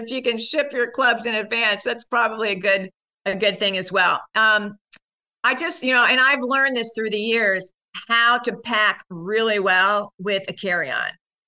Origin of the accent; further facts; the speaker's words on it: Ohio, United States; being that I wasn't from New York originally, I grew up in Ohio.